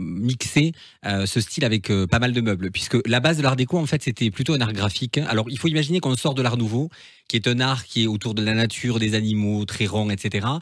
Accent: Grand Est, France; Pas du tout, je viens du Sud-Go, en fait, du sud de l'Alsace.

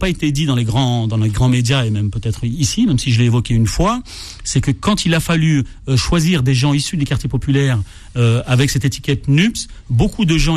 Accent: France; Je suis un Français lambda

